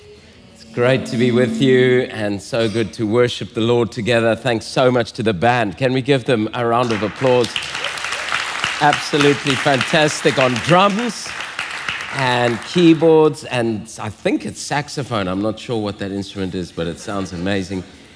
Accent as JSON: {"language": "English", "country": "Zimbabwe", "tie": "born or raised there", "moved": "as an adult", "said": "My mother is Scottish. I was born in Zimbabwe. They both came out after the Second World War with their parents, and I was born in Zimbabwe, grew up there, and then came to university at UCT"}